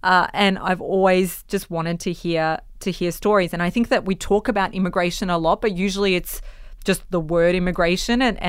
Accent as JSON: {"language": "English", "country": "Australia", "tie": "born or raised there", "said": "if they care about me being this Yugo kid growing up in Australia"}